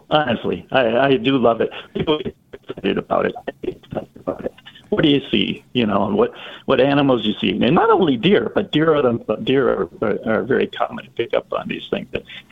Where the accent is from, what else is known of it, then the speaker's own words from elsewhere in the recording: Wisconsin, United States; would travel from southern Wisconsin. I grew up in Racine County.